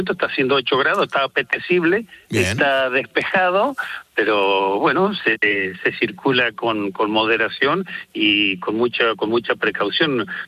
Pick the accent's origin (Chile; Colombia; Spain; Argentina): Argentina; cuando yo me recibí en el año 82, yo soy de Argentina. Entonces, sí. En aquel entonces, en el año 82, cuando yo tenía 22 años, me recibí de enólogo